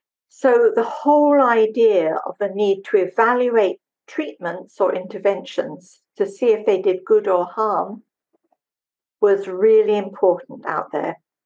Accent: England, United Kingdom; born there; When I came back to the United Kingdom, because I was born in England

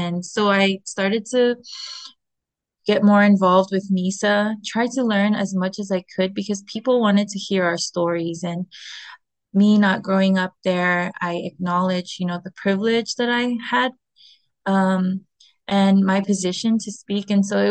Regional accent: Hawaii, United States; also born or lived in Marshall Islands; I am from the Marshall Islands, but I actually grew up in Hawaii.

